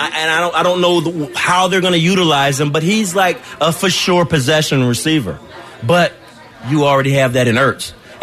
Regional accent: Florida, United States; I'm from Florida.

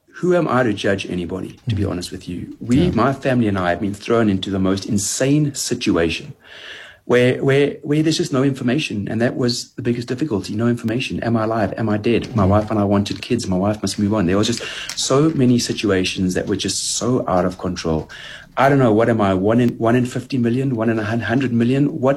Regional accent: South Africa; I'm South African. I can't write Arabic

